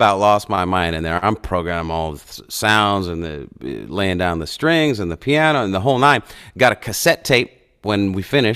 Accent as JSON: {"language": "English", "town": "Chicago", "region": "Illinois", "country": "United States", "tie": "born or raised there", "said": "I got really inspired by somebody in my hometown, just South Chicago."}